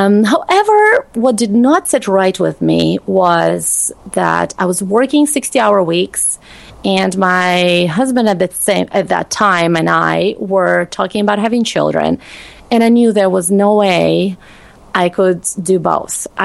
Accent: Russia; English is a second language; also born or lived in United States; I was born and raised in Russia.

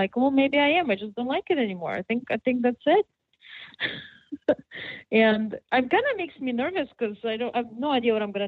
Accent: Russia; English is a second language; I was raised in such an environment where basically, well, not just my family, but my culture. I'm from Russia, and it was a really bad time.

